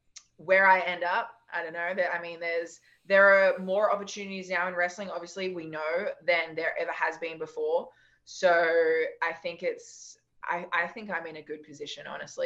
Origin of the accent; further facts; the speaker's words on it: Australia; okay, we're Australian and we're tall and we have black hair